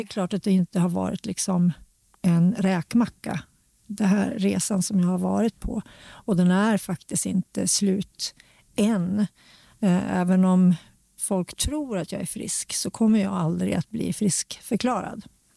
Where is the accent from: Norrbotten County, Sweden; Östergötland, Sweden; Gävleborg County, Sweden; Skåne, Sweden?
Gävleborg County, Sweden; Hudiksvall; born there; där jag är född i Hudik då.